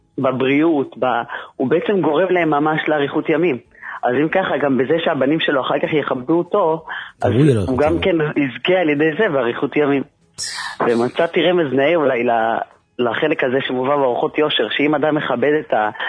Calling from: Bnei Brak, Tel Aviv District, Israel

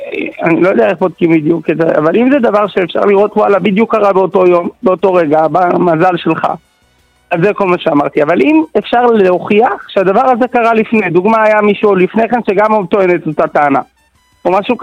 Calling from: Jerusalem, Jerusalem District, Israel; מירושלים.

